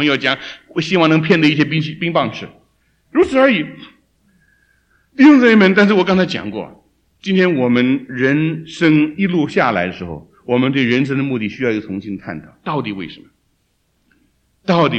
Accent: China; 我们都是中国人

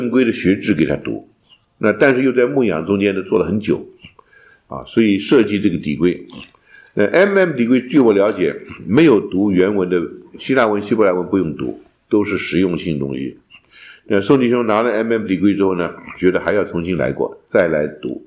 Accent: Fujian, China; 我们福建人啊，福建这里有啊，是挺有福建人，福建的方言多得很，是不是？很多时候一个山过去，福建山地嘛，过了山就听不懂了

